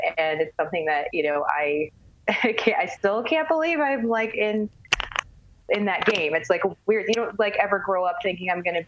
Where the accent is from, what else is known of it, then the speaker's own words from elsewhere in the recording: California, United States; now in Las Vegas, United States; especially like for me living out here in Vegas. I'm from California, so I don't really have a social life out here